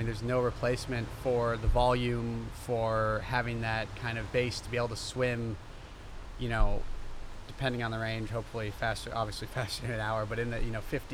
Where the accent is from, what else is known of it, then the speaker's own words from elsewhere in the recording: Miami, Florida, United States; I grew up in Miami, Florida, and I've always loved the heat, humidity.